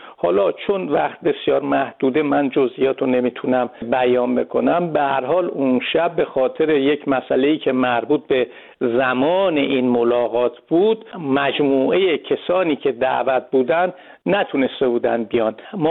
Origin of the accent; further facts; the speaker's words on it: Tehran, Tehran Province, Iran; moved away as an adult; also born or lived in Berlin; من متولد تهران هستم. در تهران دبیرستان اسدآویزی رو تموم کردم، بعد رفتم دو سال خدمت سربازی مو کردم، بعد اومدم خارج از کشور.